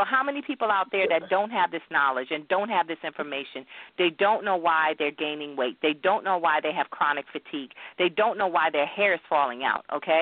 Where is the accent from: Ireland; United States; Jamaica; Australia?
Jamaica; born there; And I'm Jamaican by, you know, birth. I was born there.